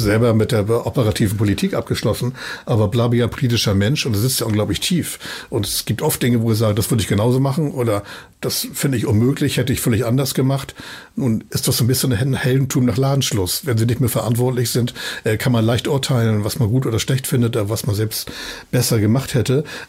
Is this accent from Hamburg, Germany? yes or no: yes; Hamburg, Germany; Das ist meine Heimat, auch wirklich gerne hier bin und hier lebe. Aber zu glauben, wir seien der Nabel der Welt und alle gucken nun, was sagen Hamburger dazu